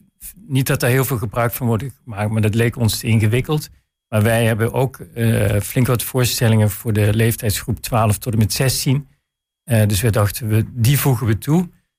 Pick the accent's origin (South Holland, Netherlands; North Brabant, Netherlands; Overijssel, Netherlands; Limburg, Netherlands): Limburg, Netherlands; Heerlen; Maar ik kom zelf uit Heerlen.